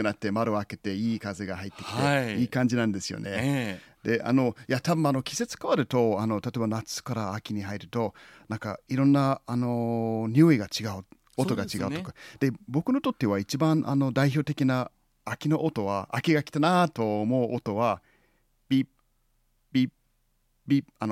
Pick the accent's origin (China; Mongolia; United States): United States; なんかアメリカ人としてですね、アメリカそういう経験もないんですよね。